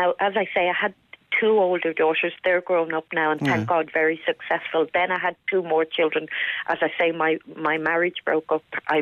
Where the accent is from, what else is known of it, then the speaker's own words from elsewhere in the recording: Ireland; because we don't fit into the black community because we're Irish